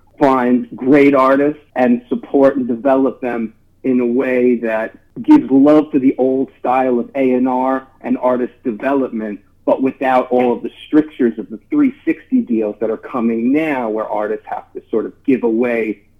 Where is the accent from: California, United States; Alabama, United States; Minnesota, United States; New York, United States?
New York, United States; I'm from New York, you know.